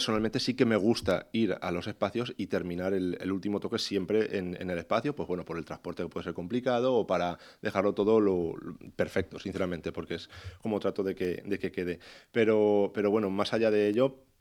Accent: Valencian Community, Spain; para los que somos valencianos y los que somos falleros

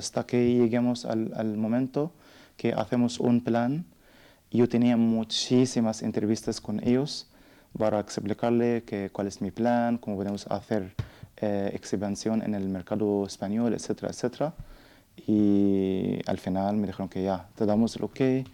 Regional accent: Cairo, Cairo Governorate, Egypt; Soy del Cairo.

